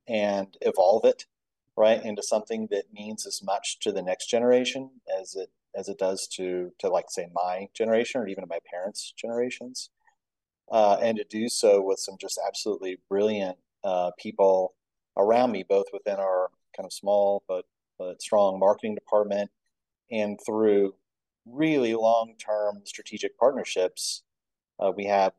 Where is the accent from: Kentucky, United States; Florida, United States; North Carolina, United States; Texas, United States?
Texas, United States; Houston; also born or lived in Austin; I'm originally from Texas and really much of a kind of city kid, really growing up mostly in Houston and Austin